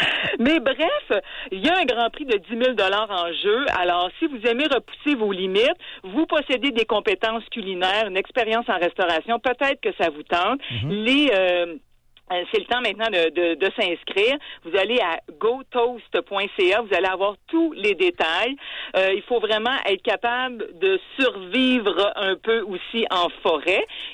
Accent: Canada; chez nous au Canada

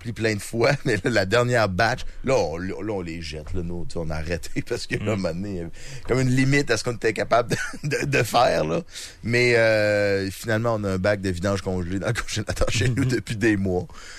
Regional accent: Lévis, Quebec, Canada; Nous autres, moi, je viens de Lévis, puis à Lévis, il y a des bacs à compost.

